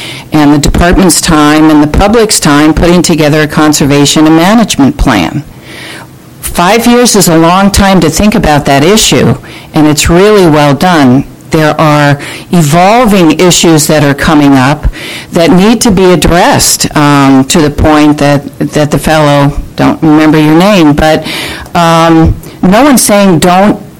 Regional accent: Seattle, Washington, United States; I'm from Seattle, Washington.

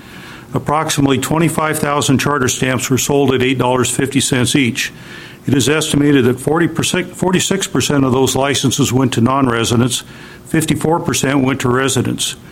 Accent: Sequim, Washington, United States; I'm from Squim, Washington.

